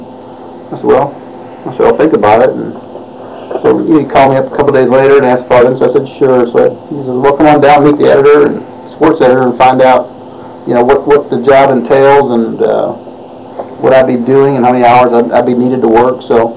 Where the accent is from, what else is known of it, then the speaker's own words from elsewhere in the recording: Waukegan, Illinois, United States; Waukegan, Illinois.